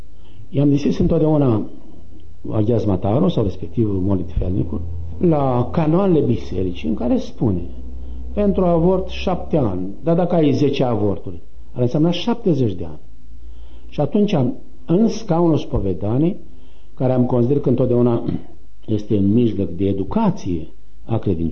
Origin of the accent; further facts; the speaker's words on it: Măgirești, Bacău County, Romania; born there; Eu sunt născut în satul de și parohia Măgirești, județul Bacău.